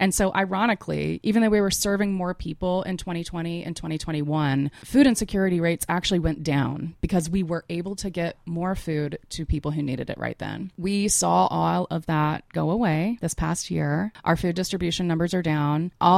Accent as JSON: {"language": "English", "town": "Asheville", "region": "North Carolina", "country": "United States", "tie": "born or raised there", "said": "I grew up here in Asheville. I went to Oakley Elementary when I was a kid."}